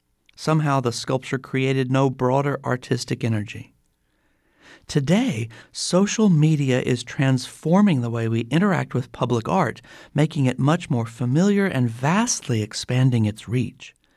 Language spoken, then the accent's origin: English; Irving, Texas, United States; One of the most impressive pieces of public art I know is a remarkable bronze sculpture in my hometown of Irving called Mustangs at Las Colinas.